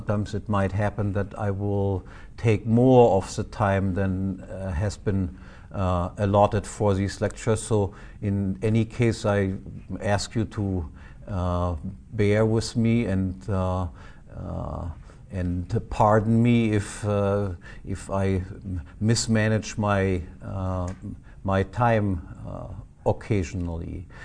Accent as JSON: {"language": "English", "region": "Northern Germany", "country": "Germany", "accent": "Northern German", "first_language": "German", "second_language": "English", "said": "My accent is quite different from Mises's. I come from Northern Germany, and in Northern Germany we speak correct German."}